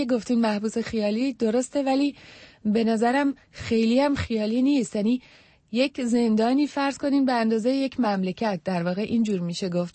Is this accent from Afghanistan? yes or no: no; Iran; moved away as an adult; من با یک وثیقه خیلی سنگین از ایران آمدم